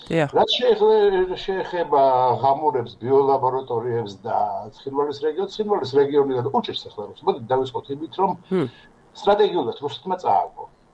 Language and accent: Georgian; Batumi, Adjara, Georgia; also born or lived in Ukraine; დაბადებული ვარ უკრაინაში და ახალ ეგრეთელი ვარ ბათუმში